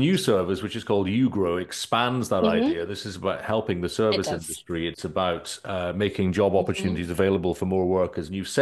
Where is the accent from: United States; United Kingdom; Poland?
United Kingdom; I'm British originally. I know that I have the immense privilege of also having Icelandic citizenship.